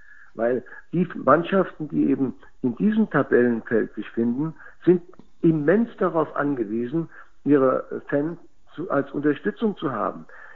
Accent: Mainz, Rhineland-Palatinate, Germany; wenn man am Rosenmontagszug als Mainzer einen eigenen Wagen bekommt

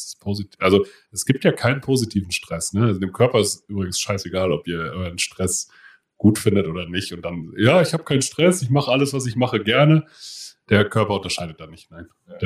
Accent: Kiel, Schleswig-Holstein, Germany; ich komme eigentlich aus Kiel

